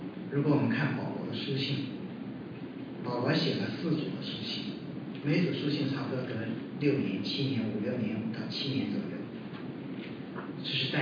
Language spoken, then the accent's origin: Chinese; China; 像我们中国人在信耶稣之前我们所受的传统或者是宗教的影响